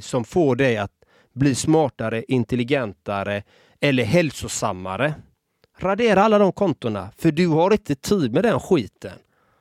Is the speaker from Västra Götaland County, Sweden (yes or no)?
yes; Gothenburg, Västra Götaland County, Sweden; Själv är jag uppvuxen i en förort i Göteborg.